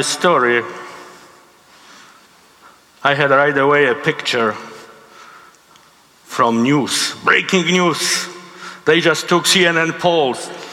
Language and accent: English; Poland; English is a second language; moved away as an adult; English is my second language. It's hard not to know this. I came from Poland in 1992, so a while ago. I should do better. But when you come as an adult, I was almost 30 years old, you will not lose this accent.